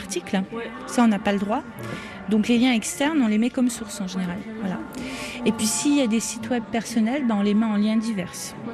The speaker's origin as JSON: {"language": "French", "country": "France", "said": "Moi, en tant que Française, travaillant à l'Université de Genève"}